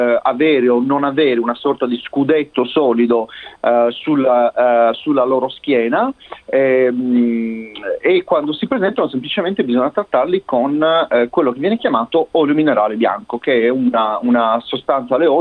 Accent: Sardinia, Italy; io vengo dalla Sardegna e noi coltiviamo comunque l'ulivo in terreni veramente molto molto profondi

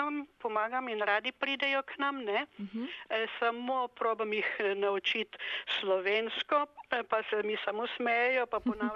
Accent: Novo Mesto, Southeast Slovenia, Slovenia; moved away as an adult; now in Australia; Jaz sem iz Novega mesta. Tam sem končala osnovno šolo in gostinsko šolo.

